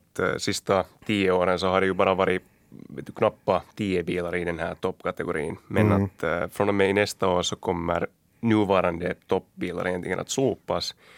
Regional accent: Finland; Åtminstone som en finsk chaufför som det kanske inte är så.

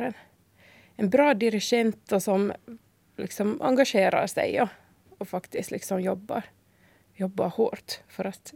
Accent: Degerby, Uusimaa, Finland; now in Ekenäs, Finland; Och sen där hemma i Degerby sjöng jag i kör också i min barndom.

